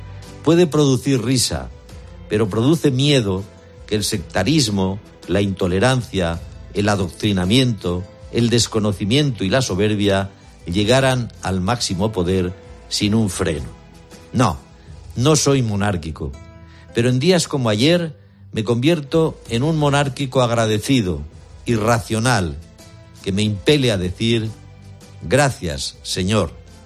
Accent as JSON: {"language": "Spanish", "country": "Spain", "said": "Pero soy un español"}